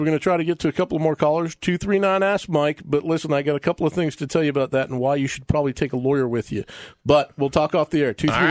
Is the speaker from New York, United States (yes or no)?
no; Oklahoma, United States; now in Florida, United States; I came from Oklahoma, and Florida law is completely different on so many issues.